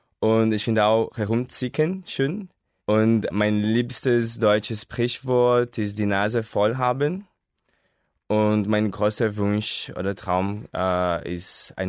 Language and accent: German; Brazil; born there; German is a second language; now in Rio de Janeiro, Brazil; Ich komme aus Brasilien. Ich bin in Brasilien geboren, eigentlich in einer kleinen Stadt, aber zurzeit wohne ich in Rio de Janeiro. Ich bin in dem 87 geboren